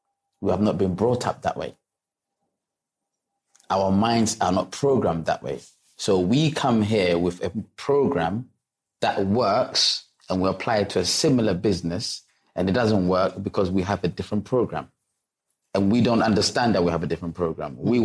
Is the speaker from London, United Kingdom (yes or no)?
yes; London, United Kingdom; I didn't say, but I'm from London, I don't take my shoes off.